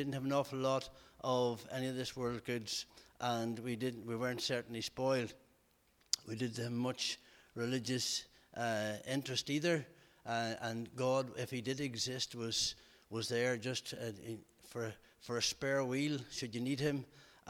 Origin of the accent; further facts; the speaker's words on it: County Monaghan, Ireland; Martin has already told you I come from Monaghan. That's the best county in Ireland, of course. And I'm the best looking of 11 children.